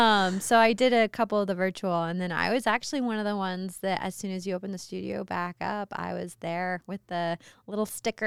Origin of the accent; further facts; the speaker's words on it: Boise, Idaho, United States; I'm a native Boisean. I don't know if that's appropriate, but I was born and raised in Boise, and I'm an Idaho enthusiast.